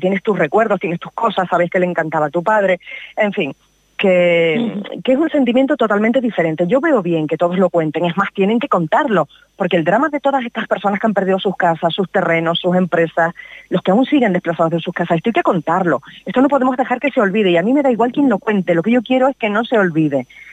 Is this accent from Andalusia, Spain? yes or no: no; Los Llanos de Aridane, Canary Islands, Spain; Yo soy del Valle de Aridane, yo soy de los Llanos de Aridane. Yo no vine de fuera a cubrir esta noticia, yo estaba aquí años antes y semanas antes